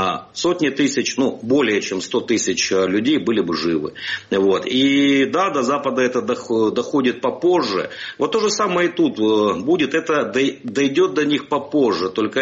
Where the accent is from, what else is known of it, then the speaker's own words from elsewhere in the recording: Donetsk, Donetsk Oblast, Ukraine; Более 9 лет Донецк, мой родной город.